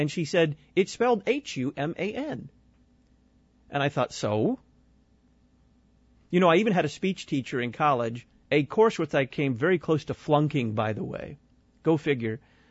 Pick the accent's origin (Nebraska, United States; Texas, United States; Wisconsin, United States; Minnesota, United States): Texas, United States; I've never been quite sure about how to pronounce many words because I came from Texas. And in Texas, all language gets kind of flattened down.